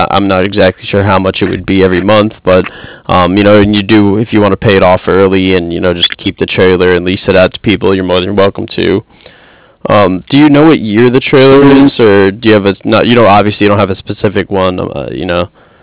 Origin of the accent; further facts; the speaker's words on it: United States; I'm actually from New Jersey, New York area myself. I used to live in Inwood Park for a little bit.